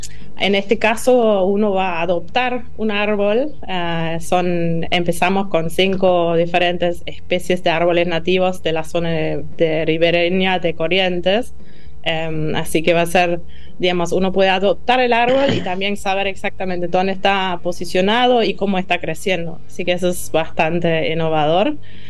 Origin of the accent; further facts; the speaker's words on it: Germany; Spanish is a second language; Siendo alemana, digamos, siempre uno viene con ideas, pero las ideas van ida y vuelta.